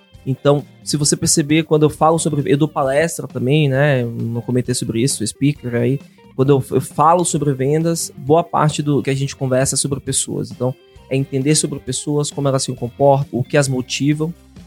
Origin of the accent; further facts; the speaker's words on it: Salvador, Bahia, Brazil; born there; nasci em Salvador, fiz a Universidade Federal da Bahia em Administração.